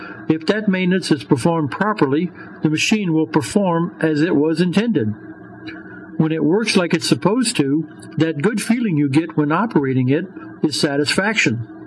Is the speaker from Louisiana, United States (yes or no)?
yes; Louisiana, United States; Ever since I was a boy growing up in Louisiana, I have been around machines.